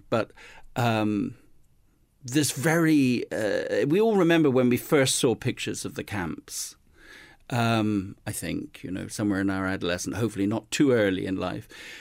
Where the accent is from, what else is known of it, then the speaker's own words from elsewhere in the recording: South West England, United Kingdom; Growing up in Devon in southwest England, I suppose there's a very rich visual environment and, you know, by the sea and the edge of the Dartmoor in the countryside.